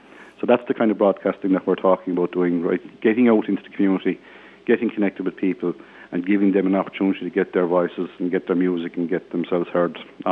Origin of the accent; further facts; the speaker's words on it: County Cork, Ireland; Oh, I'm from West Cork.